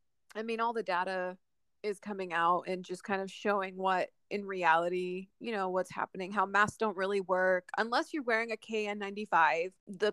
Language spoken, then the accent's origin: English; Florida, United States; especially this my home state of Florida, same with Nigeria